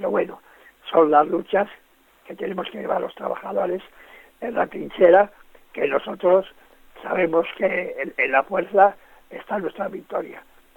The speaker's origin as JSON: {"language": "Spanish", "region": "Basque Country", "country": "Spain", "said": "somos del movimiento obrero, somos de Ezkeraldea, donde tantas huelgas, tantas manifestaciones, tantos paros"}